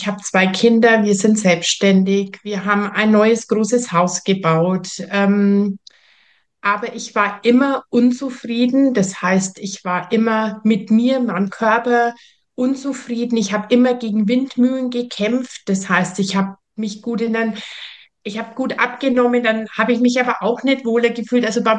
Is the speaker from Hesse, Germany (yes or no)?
no; Bavaria, Germany; Ich komme nicht aus Österreich, was man bestimmt auch schon hört, sondern ich komme aus Süddeutschland. In der Nähe von Nürnberg bin ich zu Hause.